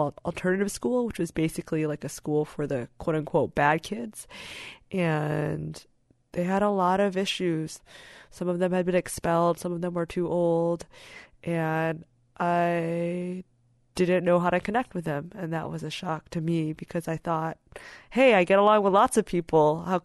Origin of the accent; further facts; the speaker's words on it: Kalamazoo, Michigan, United States; I'm on the west part of the hand, and it's from a town called Kalamazoo.